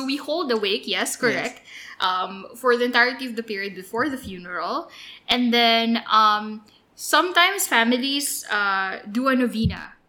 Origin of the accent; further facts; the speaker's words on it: Central Luzon, Philippines; and I, you know, are mostly from the Tagalog kind of tradition. Or she's from Batangas, I'm from Pampanga.